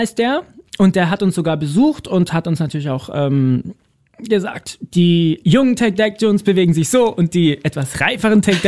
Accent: Munich, Bavaria, Germany; dann ziehen wir um nach München in meine Heimat.

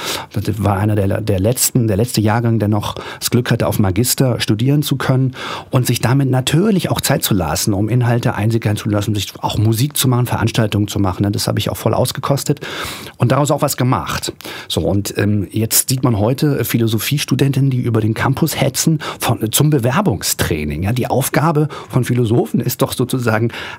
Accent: Hamburg, Germany; Also ich komme aus dem Hamburger Plattenbau, also aus dem westdeutschen Plattenbau in Hamburg, eine Arbeitersiedlung, und hänge in gewisser Weise auch daran.

